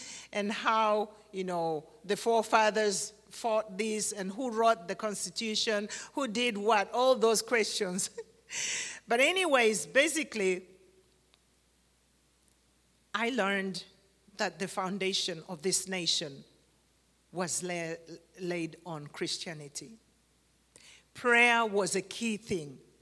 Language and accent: English; Uganda; moved away as an adult; now in United States; I was born and raised in Uganda until I was 38. 39 was when I... No, I take it back, 36, because I came in here in 06.